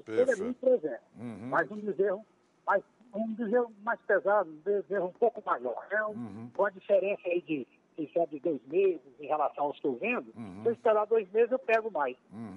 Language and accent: Portuguese; Vianópolis, Goiás, Brazil; born there; eu nasci em Vianópolis, mas morando na minha mãe, meus pais moraram na fazenda, quer dizer, eu fui só porque Vianópolis para nascer, né?